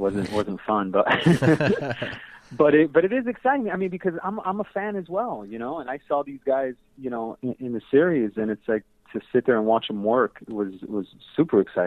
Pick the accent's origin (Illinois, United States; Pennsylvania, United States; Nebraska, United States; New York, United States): Illinois, United States; Chicago; You know, when I was growing up in Chicago, it was hard to, you know, look on TV and, you know, kind of see someone